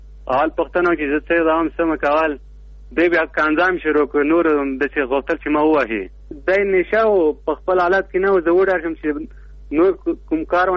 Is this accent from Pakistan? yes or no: no; Logar, Afghanistan; now in Kabul, Afghanistan; زه د لوګر اوسېدونکی یم. پلان په کابل کې اوسېږم.